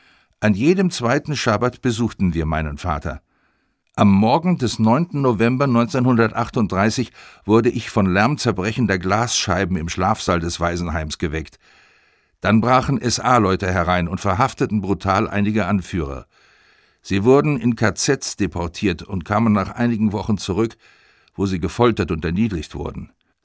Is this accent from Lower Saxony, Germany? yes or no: no; Frankfurt, Hesse, Germany; now in Israel; Bei uns zu Hause in Frankfurt feierten wir ihn strikt nach dem hebräischen Kalender, obwohl wir den allgemeinen Kalender natürlich kannten.